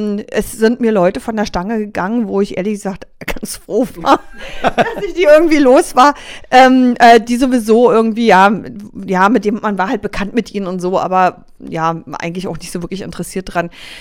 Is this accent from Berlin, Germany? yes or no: yes; Berlin, Germany; Es gibt ja viele Lieder über meine Heimatstadt Berlin